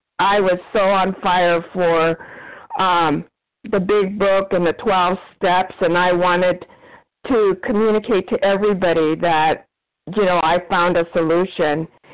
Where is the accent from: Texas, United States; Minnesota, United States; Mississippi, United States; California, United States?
California, United States; San Jose; I'm from San Jose.